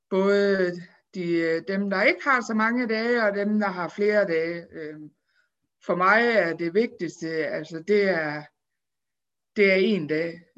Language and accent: Danish; Viborg, Central Denmark Region, Denmark; Altså, jeg er 34 år gammel, og jeg er faktisk født og opvokset i Viborg.